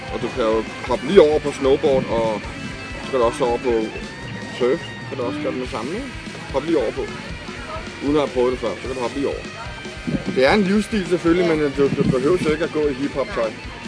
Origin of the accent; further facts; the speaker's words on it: Copenhagen, Capital Region of Denmark, Denmark; for vi er født og opvokset her på Christiania, men vi får lige så meget indtryk alle mulige andre steder fra.